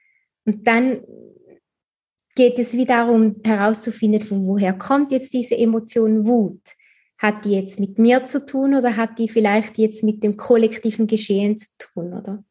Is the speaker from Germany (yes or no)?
no; St. Gallen, Switzerland; ich bin sehr bodenständig aufgewachsen in Toggenburg, auch in der Nähe von den Bergen oder umgeben von den Bergen, und das war mir auch immer wichtig.